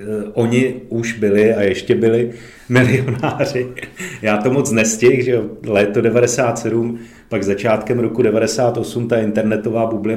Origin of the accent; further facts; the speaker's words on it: Zlín, Zlín Region, Czechia; Vyrůstal jsem ve Zlíně